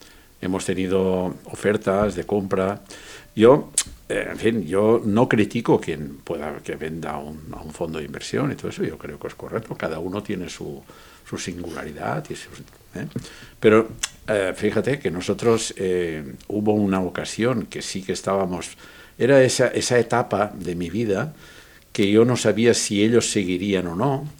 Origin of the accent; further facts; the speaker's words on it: Pedreguer, Valencian Community, Spain; nosotros somos muy de Pedreguer y muy del pueblo y muy de la comarca de la Marina Alta y muy de Denia y muy, muy casados con aquella zona